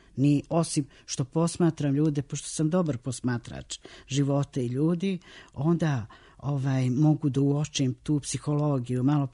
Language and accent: Serbian; Montenegro; moved away; Zamislite mi koji dolazimo iz Crne Gore, prvo studentski domovi, a onda potražnja za stanovanje.